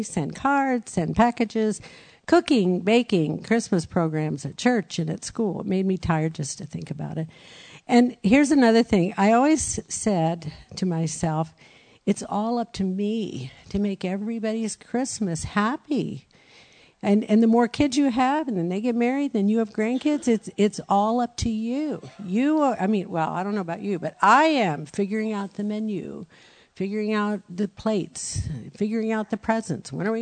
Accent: Brazil; I grew up in Brazil, and my parents bought us everything under the sun.

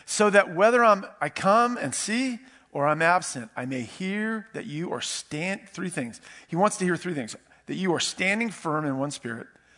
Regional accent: Herndon, Virginia, United States; I grew up in Herndon. Here's a little fact. In 1960, there were 1960 people in Herndon. I was born around that time. It was a really small town.

